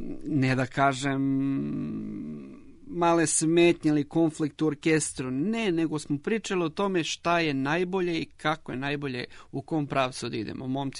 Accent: Vladičin Han, Southern and Eastern Serbia, Serbia; sam iz Vladičinog Hana na jugu

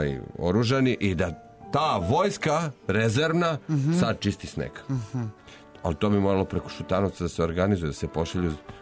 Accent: Belgrade, Serbia; Ja kao i mnogi drugi muškarci iz Beograda sam služio vojni rok u JNA

